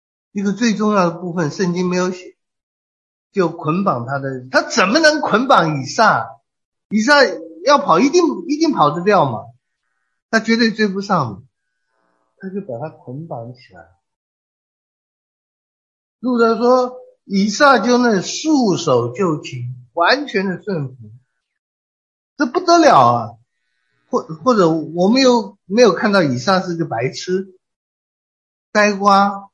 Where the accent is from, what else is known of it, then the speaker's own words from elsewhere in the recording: China; 我们中国人孔子都说，父亲小杖则受，大杖则走。